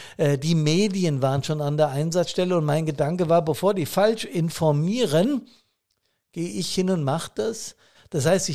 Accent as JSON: {"language": "German", "town": "Bad Soden", "region": "Hesse", "country": "Germany", "tie": "born or raised there", "said": "wir hatten eine große Hochwasserlage in Bad Soden, hier in meiner Heimatstadt. Wir liegen am Fuß des Taunus"}